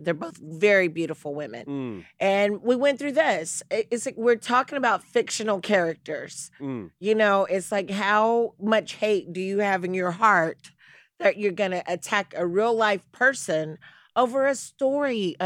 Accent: the South, United States; I can speak from someone who's been in her situation, you know, not just performance-wise, growing up in the South and being in theater

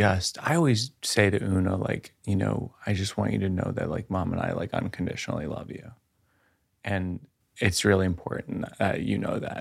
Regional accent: Massachusetts, United States; Massachusetts, like suburban Massachusetts.

